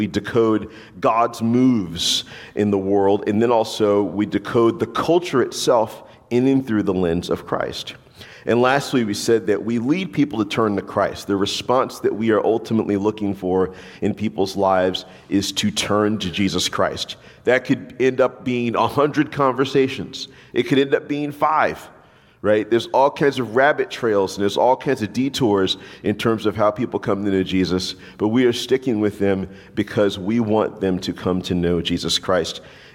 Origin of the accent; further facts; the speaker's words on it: New Orleans, Louisiana, United States; Where I'm from the South, of course. I'm from Louisiana, more particularly New Orleans.